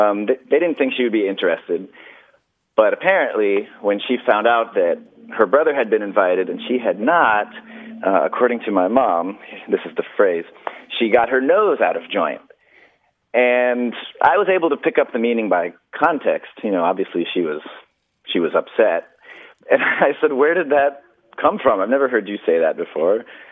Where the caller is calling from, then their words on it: Tampa, Florida, United States; I'm calling from Tampa.